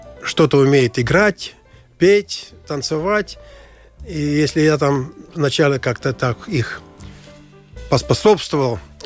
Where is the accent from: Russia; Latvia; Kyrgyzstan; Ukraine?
Latvia; first language Latvian; Russian is a second language; я все-таки считаюсь, есть латышский актер, мой родной язык латышский